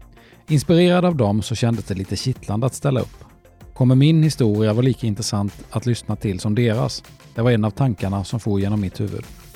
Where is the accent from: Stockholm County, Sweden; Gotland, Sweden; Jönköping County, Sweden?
Jönköping County, Sweden; Nye; Jag är uppvuxen i Nye, söder om Vetlanda